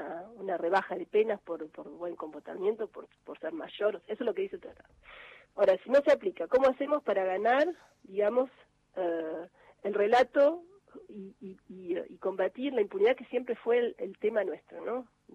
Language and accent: Spanish; Buenos Aires Province, Argentina; Bueno, nosotros somos de La Barría, ¿no?